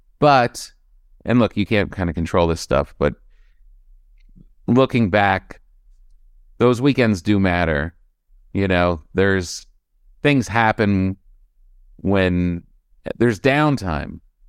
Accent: East Coast, United States; now in West Coast, United States; you know, we're from the East Coast.

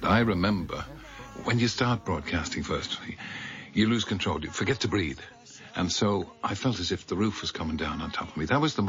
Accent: Limerick, Munster, Ireland; I come from Limerick, which is on the mouth of the Shannon, and a place which many other people in Ireland regard as being far from the Athens of the south.

